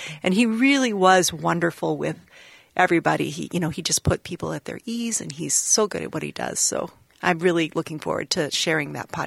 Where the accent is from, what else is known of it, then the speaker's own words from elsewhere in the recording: Minneapolis, Minnesota, United States; And she, where I grew up in Prospect Park. So that's in Southeast Minneapolis there, in the Witch's Tower, and went to Pratt School.